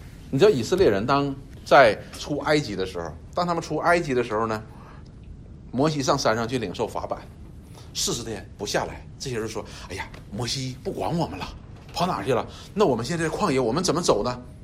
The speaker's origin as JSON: {"language": "Chinese", "country": "China", "said": "我们中国人有好多时候形容这样的，什么不撞南墙不回头"}